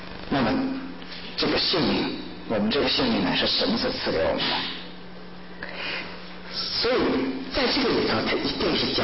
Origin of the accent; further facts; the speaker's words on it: China; 你像我们这族，我们是中国人，我们喜欢吃什么？